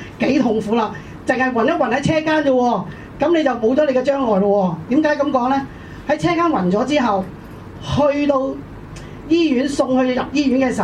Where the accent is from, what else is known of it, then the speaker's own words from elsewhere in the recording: Hong Kong; 咁我係土生土長嘅香港人。